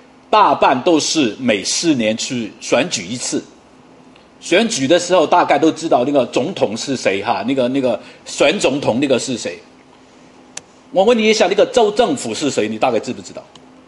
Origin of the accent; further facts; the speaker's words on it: Hong Kong; now in United States; 我们在香港长大都知道了，香港没有多少机会你去念书